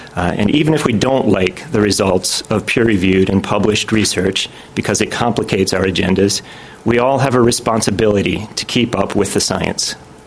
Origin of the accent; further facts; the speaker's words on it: Scotland, United Kingdom; I'm also Scottish.